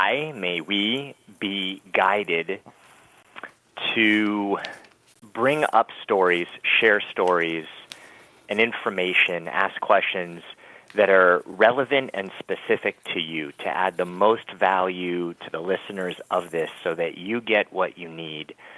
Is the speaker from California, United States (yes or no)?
yes; Hollywood, California, United States; So my story, I grew up in Hollywood, was born and raised.